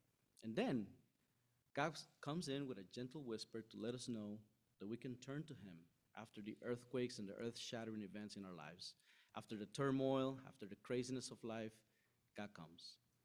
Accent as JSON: {"language": "English", "country": "Costa Rica", "tie": "born or raised there", "said": "You know, I'm from Costa Rica, so I've been through some major earthquakes."}